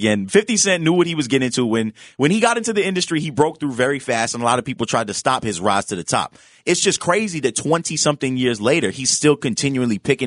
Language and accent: English; Harlem, New York, United States; I am from Harlem. Okay. I am from Harlem. That's never going to change. Harlem.